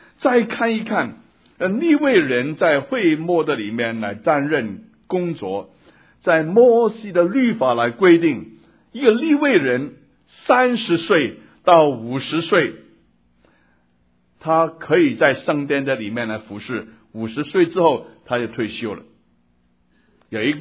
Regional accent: China; accent: Cantonese; first language Cantonese; Chinese is a second language

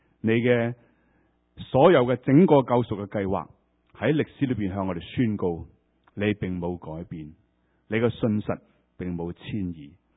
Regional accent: Hong Kong; 他缺乏我们香港人那种灵活的，没有那种弹性的

